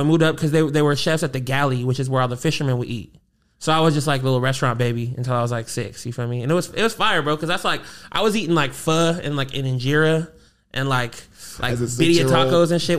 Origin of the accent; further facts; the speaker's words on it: Seattle, Washington, United States; also born or lived in Dutch Harbor, Alaska; I was born in Seattle, but then I moved up to Dutch Harbor, Alaska.